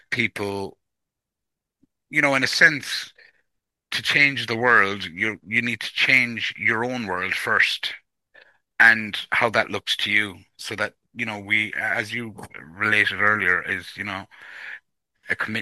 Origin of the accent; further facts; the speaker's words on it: the West, Ireland; Yeah, I suppose in Ireland, in the part of Ireland I grew up in the West, a lot of it, historically had to do with economic circumstances